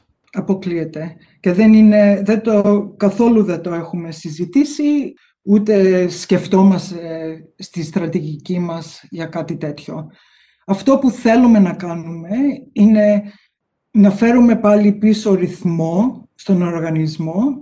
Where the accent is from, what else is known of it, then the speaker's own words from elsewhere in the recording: Melbourne, Victoria, Australia; παρόλο που γεννήθηκα και μεγάλωσα στη Μελβούνη, η οικογένειά μου είναι από τη Θεσσαλονίκη. Οι γονείς μου μεγαλώσαν στη Νέα Ρεδεστό. Και οι παππούδες μου ήταν από τα Βασιλικά και οι δύο γιαγιάδες μου ήταν από τη Σμύρνη.